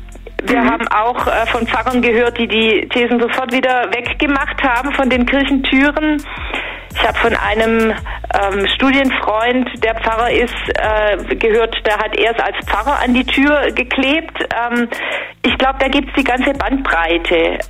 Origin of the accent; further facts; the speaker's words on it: Stuttgart, Baden-Württemberg, Germany; ich bin aus Stuttgart, bin in Stuttgart groß geworden